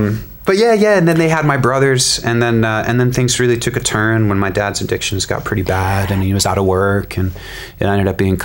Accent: Framingham, Massachusetts, United States; also born or lived in Manchester, Connecticut; We moved partway through middle school, so I grew up in Framingham, and then we moved to Manchester, Connecticut.

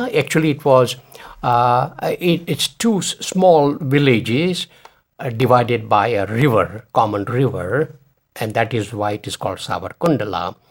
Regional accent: Mumbai, Maharashtra, India; now in United States; Book is primarily about my own upbringing in India, how I was raised in India, what I went through in Mumbai. And then through sheer luck, I came to America

